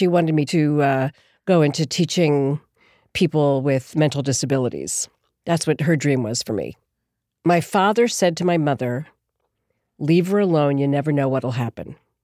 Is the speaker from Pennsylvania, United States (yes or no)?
yes; Philadelphia, Pennsylvania, United States; also born or lived in Boston / New York; I grew up in Philadelphia, actually.